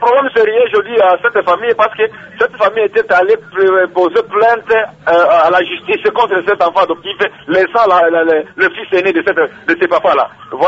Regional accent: Kindu, Maniema, DR Congo; chez nous au Maniema, à Kindu précisément, dans le chef-lieu de la province du Maniema.

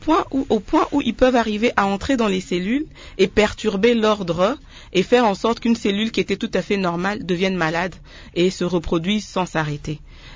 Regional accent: Kinshasa, DR Congo; Mais aujourd'hui, chez nous, à Kinshasa, même quand on dit qu'on mange bio, en général, on est bourré d'engrais.

